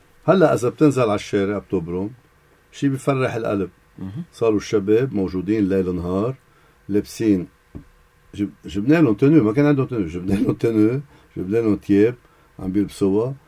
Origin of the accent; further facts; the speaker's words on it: Syria; أنا كمواطن سوري حامل كيس الزبالة وين بدي كبه؟